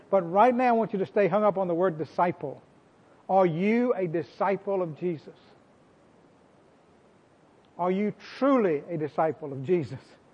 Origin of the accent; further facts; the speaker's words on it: United States; I'm glad I'm an American. I love America, and I don't want to live anywhere else in the world.